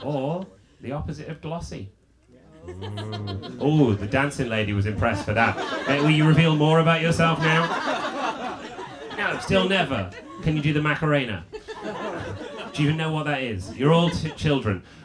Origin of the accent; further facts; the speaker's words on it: United Kingdom; I'm British, that's not, we don't dance like that.